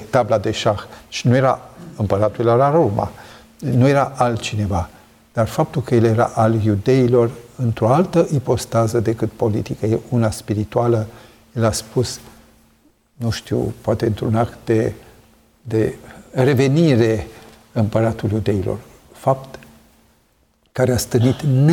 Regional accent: Sibiu, Sibiu County, Romania; sunt sibian și zona aceea a Sibiului care este foarte germană, cu satele specifice, Apold, Cristian, sunt multe sate, le știu și numele german, numele românesc e diferit.

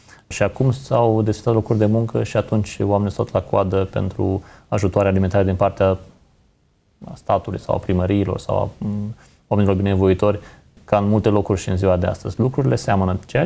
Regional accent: Romania; nu cred că am fost pregătiți noi ca români să spunem mental că există în capitalism cicluri economice

